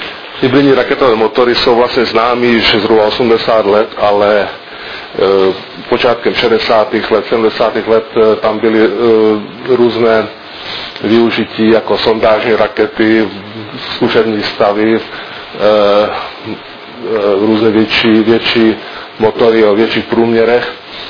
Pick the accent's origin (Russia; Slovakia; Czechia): Slovakia; Dunajská Streda, Trnava Region; Czech is a second language; jsem z Dunajské sedy ze Slovenska.